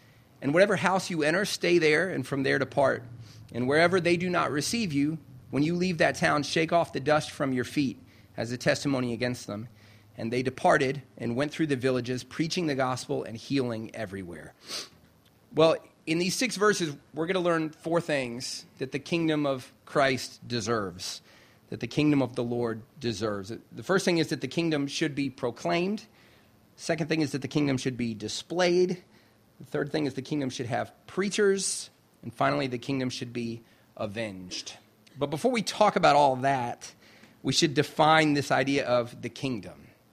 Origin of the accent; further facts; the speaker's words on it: South Carolina, United States; So I'm from South Carolina.